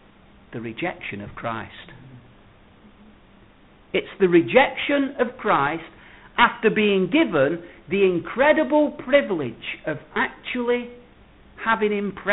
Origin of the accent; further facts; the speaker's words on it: England, United Kingdom; Say this, not with any degree of pride, because I'm English